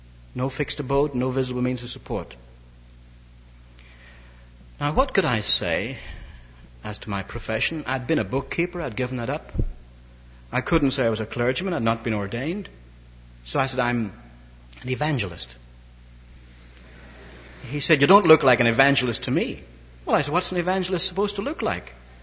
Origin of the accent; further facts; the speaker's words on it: Ireland; He said, you're not English. I said, no, I'm from Ireland.